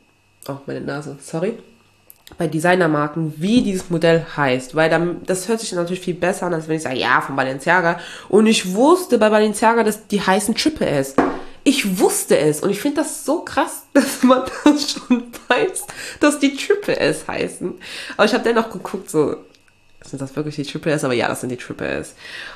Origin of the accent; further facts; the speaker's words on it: Aachen, North Rhine-Westphalia, Germany; Und bei mir, also ich komme ja eigentlich aus Aachen.